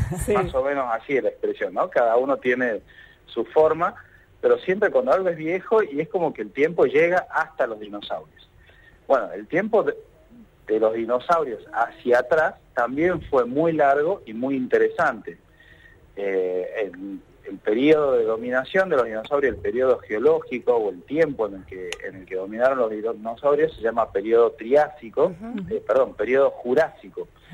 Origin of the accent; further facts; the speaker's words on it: Tucumán, Argentina; Yo soy de Tucumán, soy oriundo de Tucumán, así que ahora estoy acá en mi querida provincia natal, ¿no?